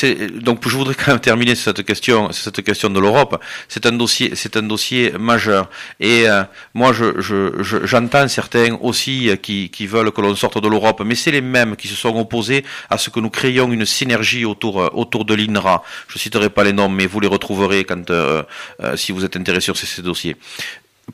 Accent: Narbonne, Occitanie, France; Je suis né à Narbonne, j'ai toujours vécu à Narbonne.

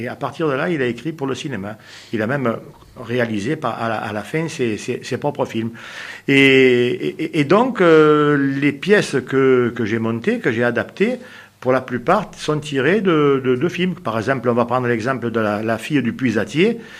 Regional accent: Marseille, Provence-Alpes-Côte d'Azur, France; born there; je suis né au milieu des années 50, en 1956 plus précisément, à un jet de pierre du Vieux-Port. Mais je suis originaire d'Armissan du côté de mon grand-père maternel

